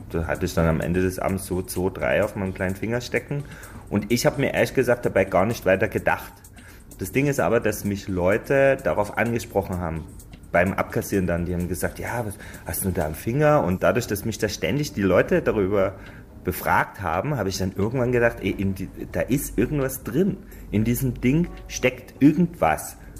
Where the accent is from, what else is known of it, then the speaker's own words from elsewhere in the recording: East Germany, Germany; ich komme aus dem Osten